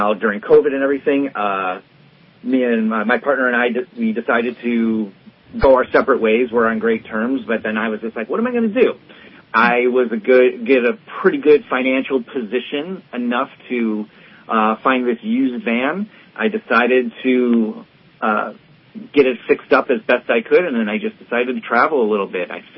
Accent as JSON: {"language": "English", "town": "Chicago", "region": "Illinois", "country": "United States", "tie": "born or raised there", "moved": "as an adult", "lives_now": "Oakland, United States", "said": "So I'm born and raised in Chicago. I moved to the Bay Area, Oakland, in 2016 with my partner at the time. And she and I, we moved out here."}